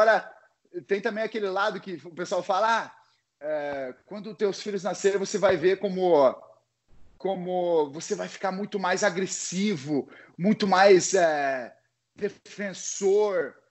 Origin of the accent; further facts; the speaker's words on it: Caçador, Santa Catarina, Brazil; eu venho de Caçador, Santa Catarina